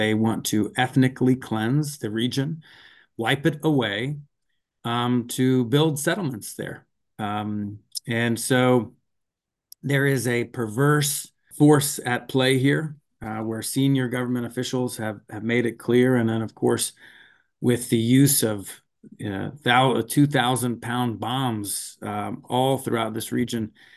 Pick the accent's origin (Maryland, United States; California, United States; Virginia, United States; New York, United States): Virginia, United States; Roanoke; also born or lived in Ohio; specific district is in the Roanoke Valley, where I've grown up my whole life. After we came here when I was three from Ohio, and with my wife and three kids, we've loved living here in Western Virginia.